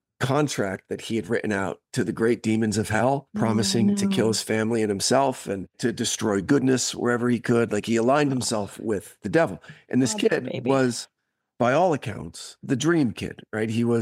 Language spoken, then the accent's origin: English; New Jersey, United States; I grew up in North Jersey, really close to what's called the most haunted road in America, called Clinton Road.